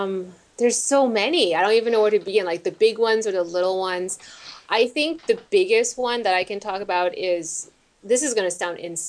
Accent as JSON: {"language": "English", "country": "Taiwan", "said": "I'm actually from Taiwan."}